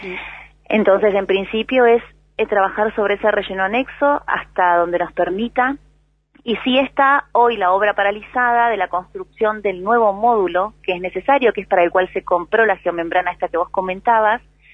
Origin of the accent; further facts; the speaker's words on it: Esquel, Chubut, Argentina; Nací y me crié en Esquel, y sí, bueno, eso genera un amor distinto, ¿no?